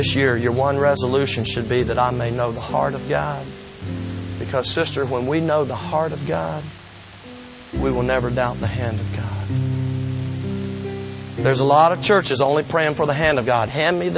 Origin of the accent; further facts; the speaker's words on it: Southern United States, United States; Even though I was raised in the South, I'm not one of those.